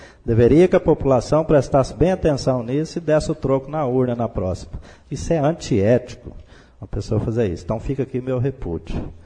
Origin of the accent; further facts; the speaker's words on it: Brazil; Nós somos brasileiros e queremos isso também.